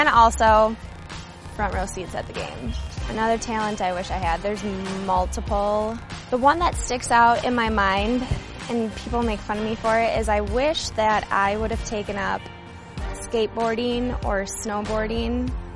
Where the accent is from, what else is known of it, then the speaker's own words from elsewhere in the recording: Blaine, Minnesota, United States; I'm from Blaine, Minnesota, and this is my third year.